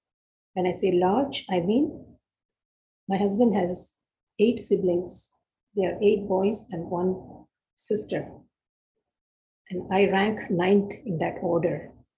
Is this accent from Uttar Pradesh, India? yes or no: no; Mumbai, Maharashtra, India; moved away as an adult; also born or lived in Vadodara; now in United States; I'm originally from Mumbai. And after marriage, I left Mumbai 41 years ago and lived in Baroda, Gujarat. And after having lived there for 7 years, we immigrated to the United States.